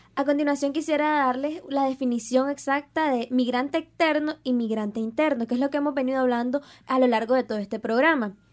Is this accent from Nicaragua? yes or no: yes; Matagalpa, Nicaragua; now in Managua, Nicaragua; Es mi caso, que salí de Matagalpa a Managua.